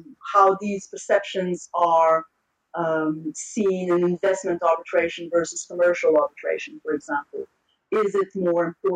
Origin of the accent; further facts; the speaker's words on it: Montreal, Quebec, Canada; moved away as an adult; now in London, United Kingdom; I am a Canadian by birth and I come from Montreal. But I have spent the past too many years practicing in London in arbitration.